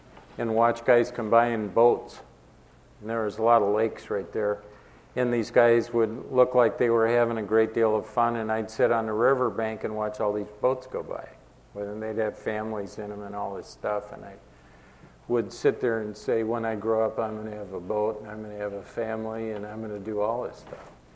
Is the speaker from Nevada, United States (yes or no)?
no; Wisconsin, United States; I grew up in Wisconsin and there's a lot of lakes in Wisconsin.